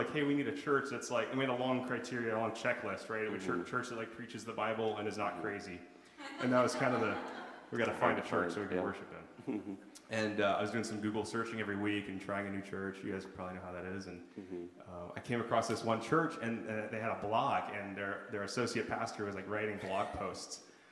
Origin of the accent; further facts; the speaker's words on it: Virginia Beach, Virginia, United States; So I come from Virginia Beach, Virginia. That's kind of where I was raised. I grew up there.